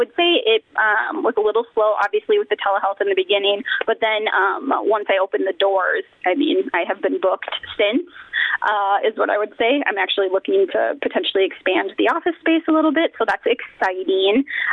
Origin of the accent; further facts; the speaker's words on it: Fond du Lac, Wisconsin, United States; I am from the Fond du Lac area.